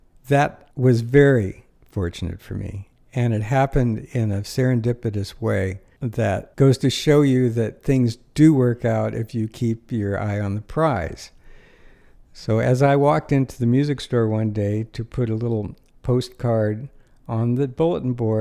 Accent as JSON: {"language": "English", "town": "Los Angeles", "region": "California", "country": "United States", "tie": "born or raised there", "said": "Well, as I grew up in Los Angeles in the 50s, I didn't really think about moving to a rural piece of property."}